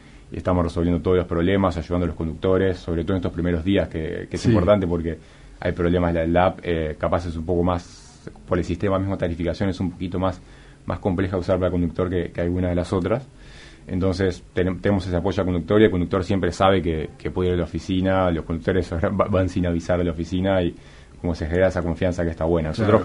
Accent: Uruguay; yo soy uruguayo

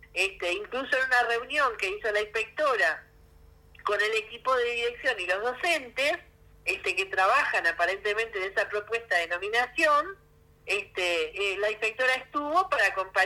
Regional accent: La Teja, Montevideo, Uruguay; Yo vivo, soy de La Teja

